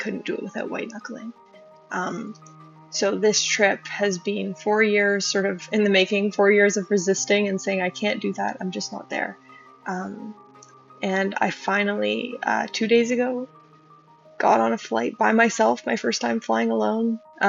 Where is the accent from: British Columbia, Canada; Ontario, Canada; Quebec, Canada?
Ontario, Canada; Toronto; I'm from Toronto, Ontario